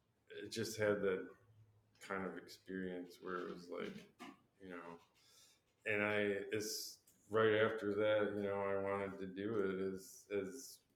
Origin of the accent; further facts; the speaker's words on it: Wisconsin, United States; So I grew up in Wisconsin